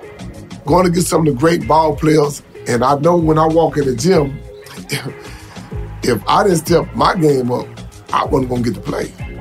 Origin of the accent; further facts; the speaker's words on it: Houston, Texas, United States; I'm from Houston, Texas. I grew up in Trinity Garden.